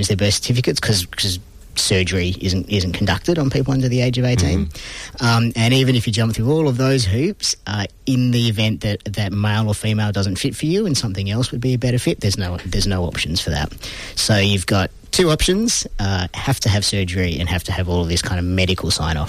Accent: Western Australia, Australia; born there; because I was born in Western Australia

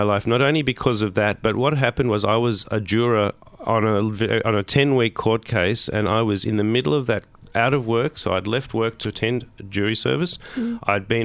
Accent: Melbourne, Victoria, Australia; I was born into a family, you know, with a very strong Jewish identity, and you know, I grew up in Melbourne, and Melbourne has a relatively strong, close-knit Jewish community

